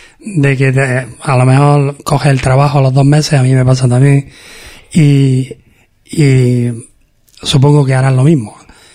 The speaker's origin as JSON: {"language": "Spanish", "country": "Spain", "said": "Y más siendo o viniendo de una cultura como la española"}